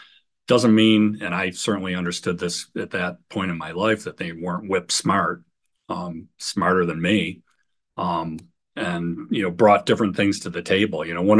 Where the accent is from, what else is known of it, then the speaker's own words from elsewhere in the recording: Rochester, New York, United States; But anyways, my background, I grew up in Rochester.